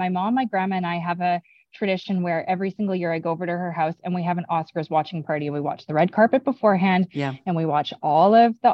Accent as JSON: {"language": "English", "town": "Vancouver", "region": "British Columbia", "country": "Canada", "said": "Actually, I'm the one who said that I'm from Vancouver, BC, and then you told me about going up."}